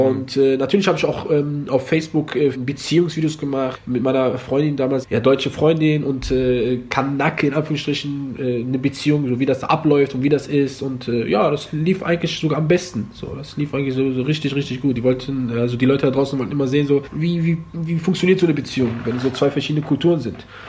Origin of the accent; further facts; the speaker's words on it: Germany; Ich bin voll Marokkaner, in Deutschland geboren, Deutschland groß geworden, und ja, das wär's erstmal.